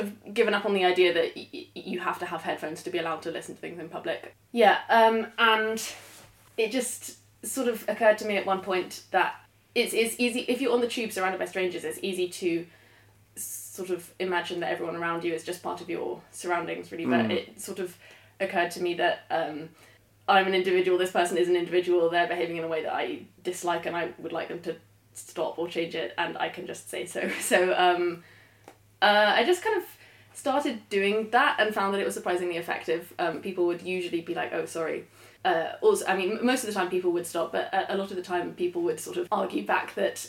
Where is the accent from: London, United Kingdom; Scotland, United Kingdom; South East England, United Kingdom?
London, United Kingdom; when I was growing up in London, that wasn't a normal thing to do.